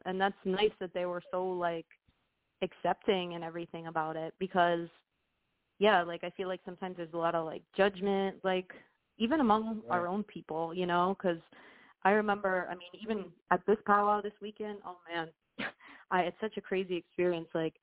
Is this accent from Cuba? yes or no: yes; Cuba; now in United States; I'm not Boricua and Taino. I'm Siboney Taino from Cuba.